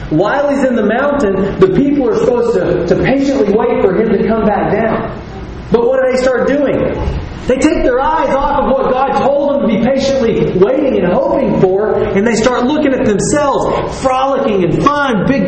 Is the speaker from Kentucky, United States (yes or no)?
no; Texas, United States; I'm from Texas, okay? We drive trucks.